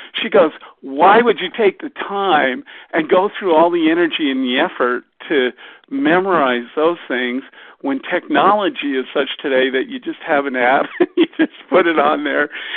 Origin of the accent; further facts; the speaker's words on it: Canada; as a Canadian trivia guy.